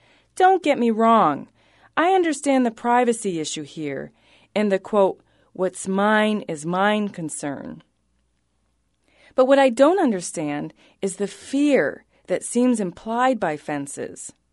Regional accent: Pennsylvania, United States; Maybe it's kids like me growing up in Pennsylvania.

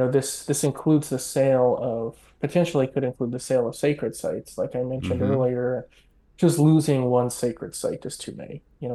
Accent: Montana, United States; now in Washington, United States; I'm from Montana, grew up in Montana, whole family is still there. But I'm over here in DC now

